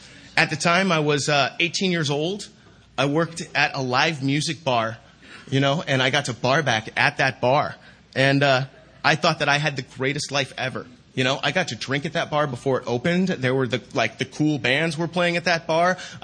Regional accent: Sacramento, California, United States; I grew up in Sacramento.

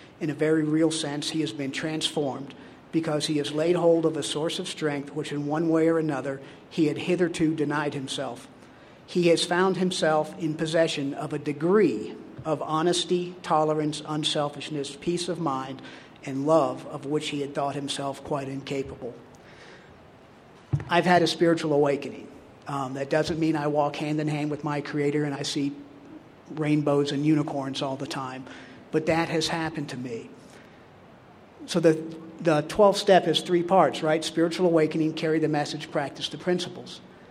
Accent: Wetumpka, Alabama, United States; I am an alcoholic. I'm from Wetumpka, Alabama, and my sobriety date is September 18th, 1998.

